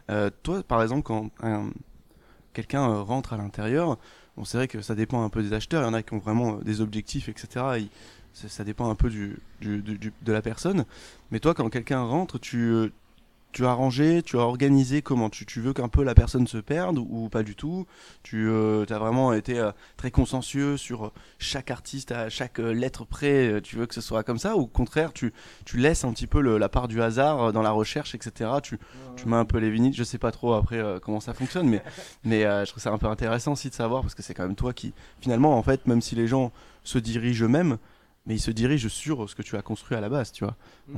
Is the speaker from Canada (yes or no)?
no; Manosque, Provence-Alpes-Côte d'Azur, France; moi c'est pareil, j'ai grandi plus dans la Provence, vers Manosque, etc.